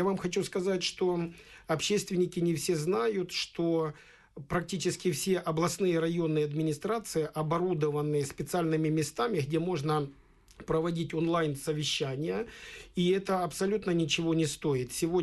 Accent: Khartsyzk, Donetsk Oblast, Ukraine; Я вам приведу пример, когда я в родном городе Харциске пытался, мне труднее было в Харциске сделать, чем в областном совете.

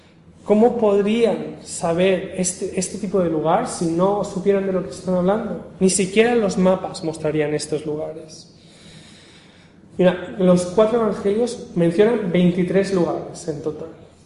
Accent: Balearic Islands, Spain; yo soy de Menorca. En Menorca hay 2 ciudades, Barcelona y Ciudadela.

